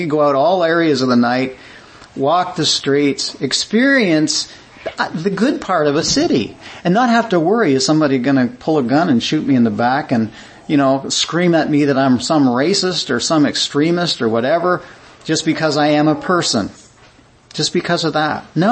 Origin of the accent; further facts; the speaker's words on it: Mississauga, Ontario, Canada; because I grew up in Mississauga, I grew up in a little place called Clarkson. Nice little community, nice little village.